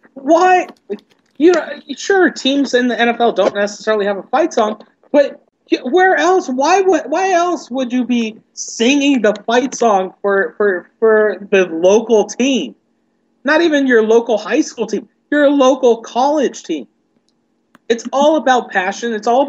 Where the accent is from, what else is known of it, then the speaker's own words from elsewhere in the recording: Eugene, Oregon, United States; Hey, before I went to Boise State, I grew up in Eugene, Oregon. I'm a Ducks fan.